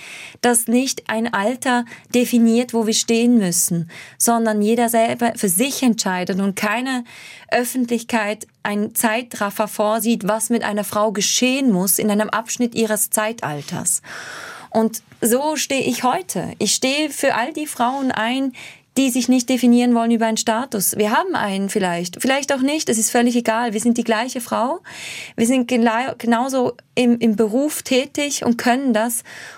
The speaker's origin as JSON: {"language": "German", "country": "Switzerland", "accent": "Swiss German", "first_language": "Swiss German", "said": "ich immer einen schweizerdeutschen Song auf dem Album habe, weil es ist meine Heimatsprache, es ist meine Muttersprache"}